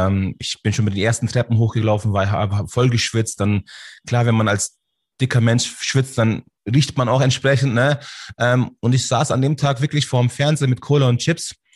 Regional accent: Munich, Bavaria, Germany; born there; Also ich bin hier in München geboren, Schwabing.

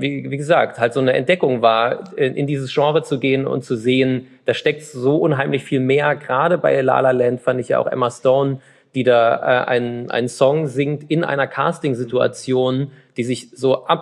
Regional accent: Chemnitz, Saxony, Germany; born there; ich habe ja Verwandtschaft und Familie, ich bin ja gebürtiger Karl-Marx-Städter

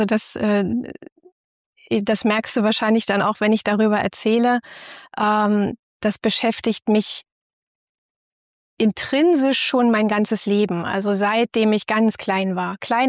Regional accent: Berlin, Germany; Ich komme aus Ostberlin

